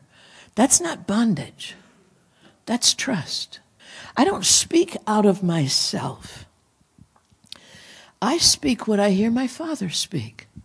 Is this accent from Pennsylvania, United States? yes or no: yes; Renovo, Pennsylvania, United States; I was born in the hills. … for Penn's Woods, Sylvania. Okay, so I'm native. I was born in Renova, coal mining town, that-a-way or whichever way.